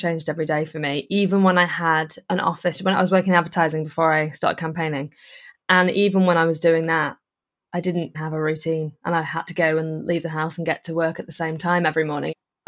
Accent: Liverpool, North West England, United Kingdom; born there; I didn't actually grow up in Liverpool, but everyone's a Scouser in my family. And I was born in Liverpool. And then we moved outside of Liverpool.

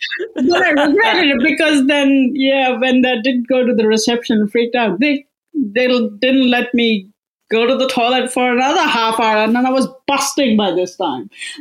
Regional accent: Melbourne, Victoria, Australia; I'm from Melbourne.

